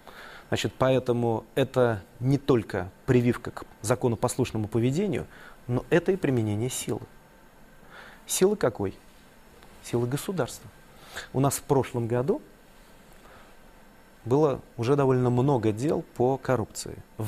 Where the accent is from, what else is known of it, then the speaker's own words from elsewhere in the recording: Saint Petersburg, Russia; когда речь идет о таком городе, как Петербург, а это не только мой родной город